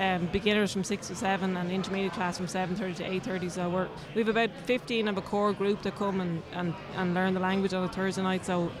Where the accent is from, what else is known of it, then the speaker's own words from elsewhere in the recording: Wicklow, Leinster, Ireland; So I grew up in Wicklow, and I learned Irish in grammar school there.